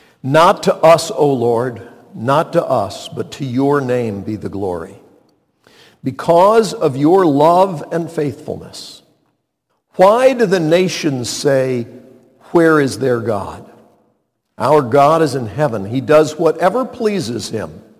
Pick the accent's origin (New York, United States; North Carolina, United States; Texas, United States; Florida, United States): North Carolina, United States; And I pulled out my driver's license, and it had my name, and it had my birth date, and it said I was from North Carolina.